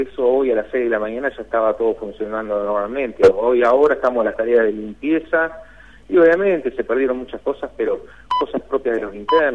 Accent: Gualeguaychú, Entre Ríos, Argentina; Como yo estoy trabajando acá, yo soy de Gualeguaychú

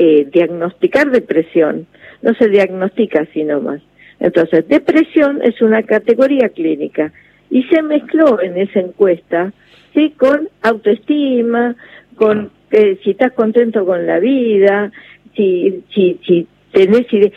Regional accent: Argentina; como ciudadana argentina

